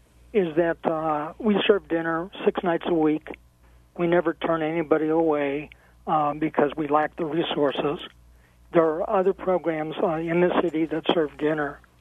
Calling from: Albuquerque, New Mexico, United States; I'm calling from Project Share in Albuquerque.

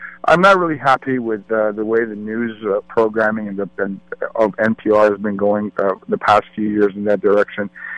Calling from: San Francisco, California, United States; Thank you. … I'm calling from San Francisco.

